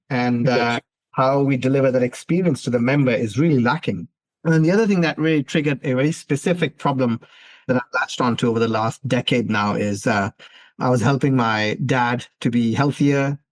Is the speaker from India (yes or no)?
no; Pakistan; English is a second language; as an entrepreneur growing up in Pakistan and thinking that you can actually create things from nothing